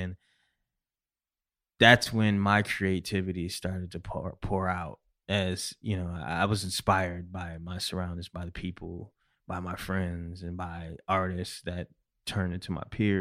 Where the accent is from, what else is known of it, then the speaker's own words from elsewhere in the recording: Syracuse, New York, United States; The growing up in Syracuse, New York, it was all about New York, New York, New York, New York.